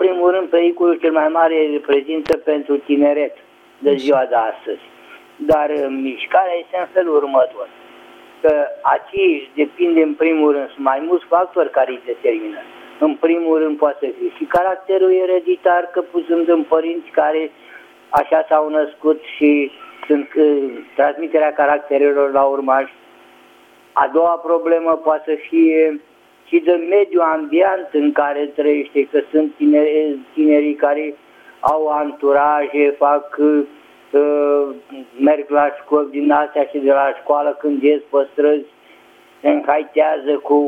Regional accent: Bucharest, Romania; sunt din București.

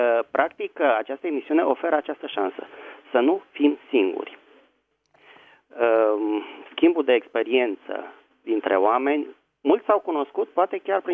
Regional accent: Bucharest, Romania; sunt din București.

